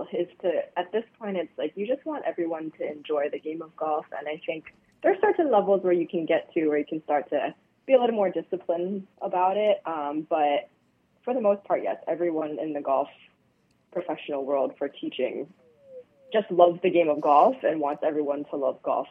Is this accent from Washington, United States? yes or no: no; Hawaii, United States; because the second anyone there knew that I was from Hawaii, they're like, oh my gosh, like, that is amazing.